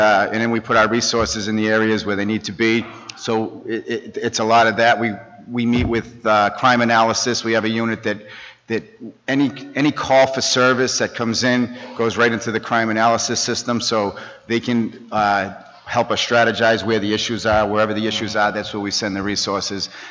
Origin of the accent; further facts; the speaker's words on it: Worcester, Massachusetts, United States; I grew up on Lincoln Street and went to Burncoat High School, went in the military. The only time I've lived anywhere but Worcester is when I was in the military in Frankfurt, Germany.